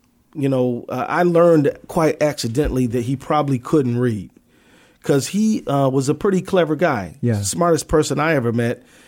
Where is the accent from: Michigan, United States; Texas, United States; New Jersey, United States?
Michigan, United States; Detroit; I was born inside the city of Detroit, grew up there.